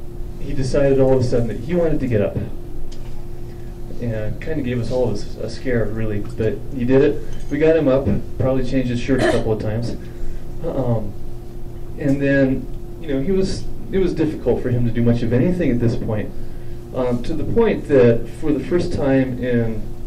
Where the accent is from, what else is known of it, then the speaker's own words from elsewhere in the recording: Boulder, Colorado, United States; I'm from Boulder. We have to visualize things.